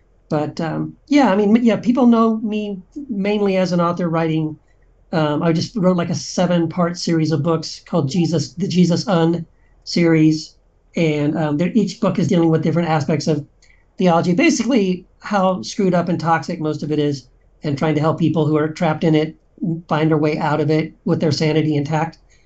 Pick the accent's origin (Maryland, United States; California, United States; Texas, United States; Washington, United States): Texas, United States; I mean, you know, it's sort of like I grew up in Texas. Had conservative parents, and big surprise, I became a Southern Baptist, because, you know, what else can you do in Texas?